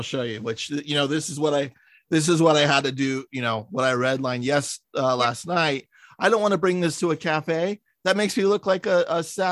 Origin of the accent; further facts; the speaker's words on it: San Francisco, California, United States; I grew up in San Francisco and I didn't move here until 8 years ago.